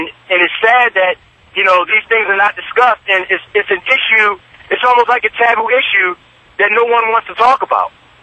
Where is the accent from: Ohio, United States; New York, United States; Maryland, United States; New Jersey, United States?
Maryland, United States; Baltimore; I like to preface my comments by first saying that I'm a young black man. I grew up in Baltimore, Maryland, my whole life.